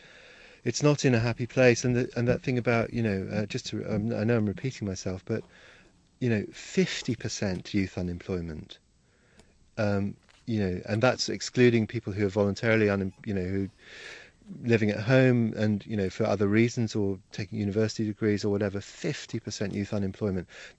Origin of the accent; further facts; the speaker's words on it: Hong Kong; an only child from a quite sheltered background. I grew up in Hong Kong